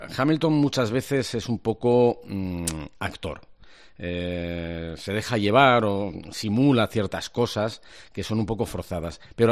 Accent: Asturias, Spain; Juanma y yo somos asturianos

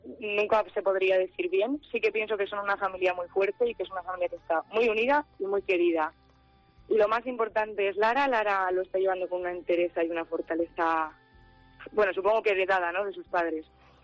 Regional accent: Fuenmayor, La Rioja, Spain; Mira, yo siempre llevo a mi pueblo por bandera. Siempre digo que Fuenmayor es un pueblo increíble.

